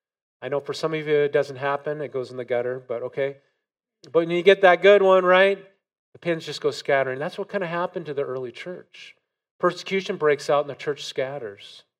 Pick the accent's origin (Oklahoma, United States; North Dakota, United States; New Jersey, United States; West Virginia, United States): North Dakota, United States; accent: northern; North Dakota. Okay, North Dakota, there, does that help you out there? Do I sound a little, get back my northern accent a little bit?